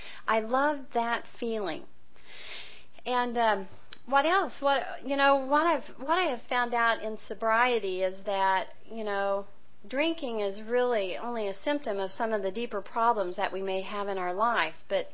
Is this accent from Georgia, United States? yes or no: no; Kansas, United States; I said, well, I was from Kansas